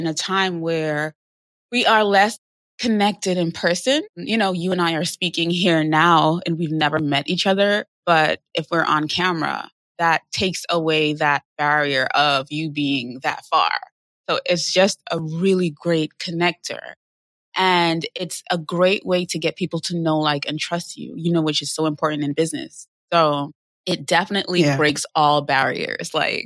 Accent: Trinidad & Tobago; now in New York City, United States; So I am from the beautiful island of Trinidad. I'm from the Caribbean. And I moved to New York City, I want to say 13 years ago. Yeah. I grew up in Trinidad.

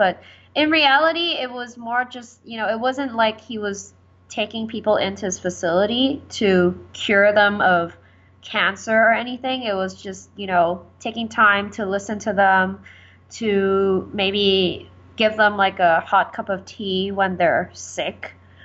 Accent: Canada; also born or lived in Hong Kong; Well, I always had this plan because I am Canadian. It's just that I spent a lot of time overseas.

